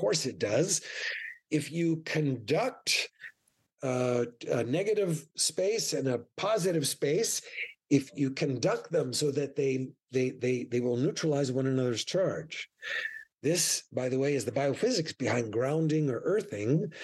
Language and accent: English; East Coast, United States; I grew up on the East Coast